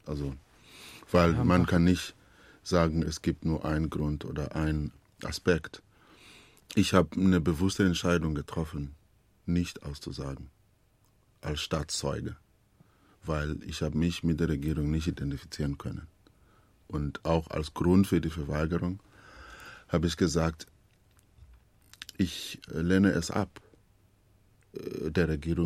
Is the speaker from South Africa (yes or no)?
yes; Eastern Cape, South Africa; Weil ich bin in Transkei zur Schule gegangen, wo eigentlich keine Weiße gab.